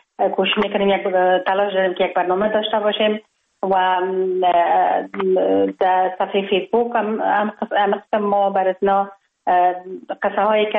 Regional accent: Kabul, Afghanistan; من خوشبختانه در خانواده روشن فکر به دنیا آمدم. در شهر کابل در محله کوته سنگی تولد شدم.

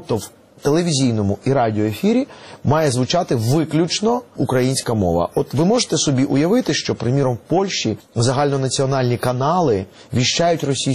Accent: Kyiv, Ukraine; born there; first language Russian; Ukrainian is a second language; Я, наприкінці 80-х, повернувшися з армії, народившися в Києві, російськомовній родині, але я завжди був антирадянщиком.

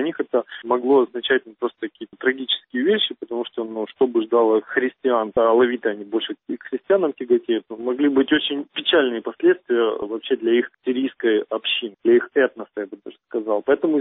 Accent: Ukraine; я не военный, я не из России, из Украины.

